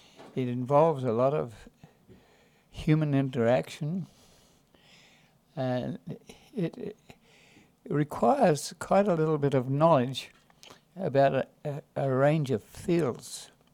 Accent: Australia; moved away as an adult; now in United States; So I I came to this country from Australia.

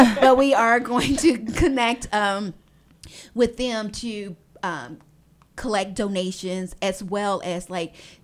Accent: Arkansas, United States; moved away; I am originally from Arkansas, born and raised, and I moved to this community a little over 9 years ago

